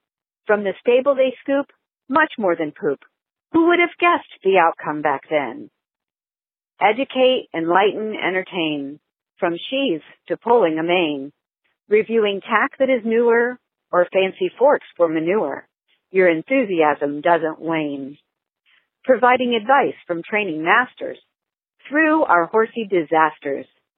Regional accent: Pennsylvania, United States; from Pennsylvania.

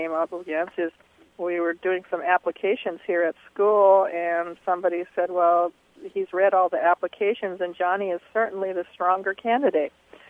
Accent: Tallahassee, Florida, United States; I'm from Tallahassee, Florida.

